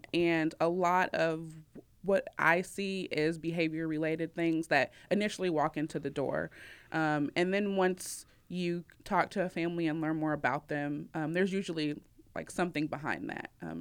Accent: Ohio, United States; I'm originally from Ohio. And so I went to college at Kent State University.

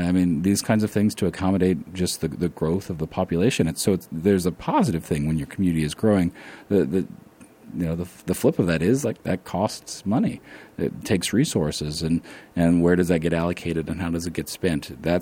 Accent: Ohio, United States; That the town where I grew up in Southern Ohio, we literally had a school that was falling off the side of a hill.

